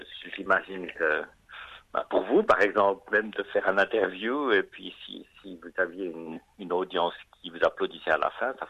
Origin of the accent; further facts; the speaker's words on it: Switzerland; Donc, comme je viens de Suisse, je voulais quand même mettre mon compositeur préféré de mon pays natal